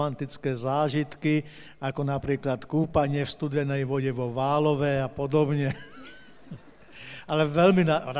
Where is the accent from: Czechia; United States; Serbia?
Czechia; Moravia; ja som z Moravy